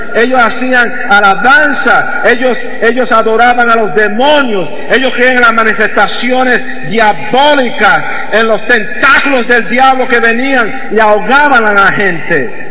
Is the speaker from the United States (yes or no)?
yes; New York, United States; also born or lived in Puerto Rico; Nací en Puerto Rico y fui criado en Nueva York.